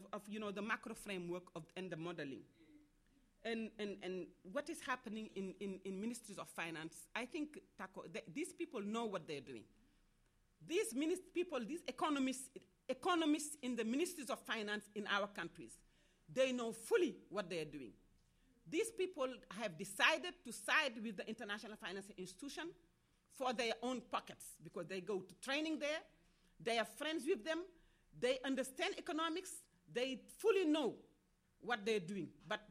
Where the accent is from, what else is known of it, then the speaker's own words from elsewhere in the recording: Dakar, Senegal; I was born in the north of Senegal, on the bank of the Senegal River. And I grew up in Dakar.